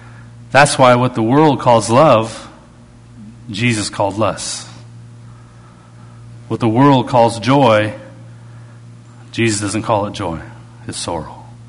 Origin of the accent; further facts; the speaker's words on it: Canada; I didn't know how to play basketball. I'm from Canada.